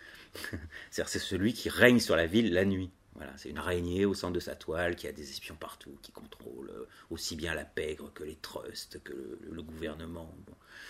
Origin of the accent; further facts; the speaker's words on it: France; Et comme nous, on est français, on fait des tours petites